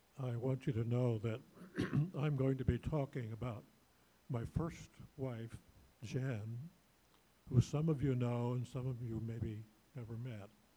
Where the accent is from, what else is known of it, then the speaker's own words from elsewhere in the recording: Pella, Iowa, United States; also born or lived in California; We moved to Pella in 2006 from California. I had worked there for 20 years, and we were looking for a place to retire and decided Pella was good. We enjoyed the community. We had both grown up here.